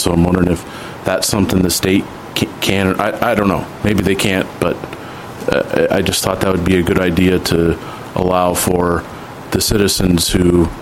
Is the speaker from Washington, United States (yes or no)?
yes; Pasco, Washington, United States; I'm from Pasco, Washington.